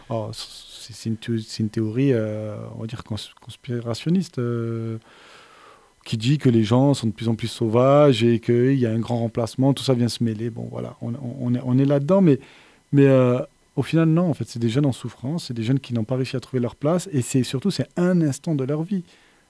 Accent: Montpellier, Occitanie, France; Moi, j'ai grandi à La Paillade, ici, à Montpellier

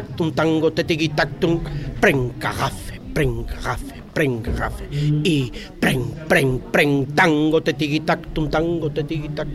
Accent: Spain; de l'Espagne. Je viens de l'Espagne pour participer activement au festival de l'Odève.

